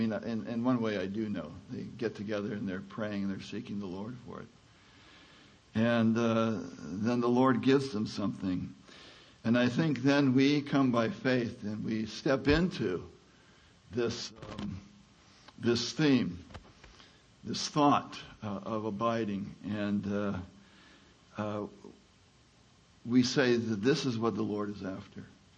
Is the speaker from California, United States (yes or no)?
yes; California, United States; now in Midlothian, United States; And I'm from California, but I live in Midlothian, Virginia.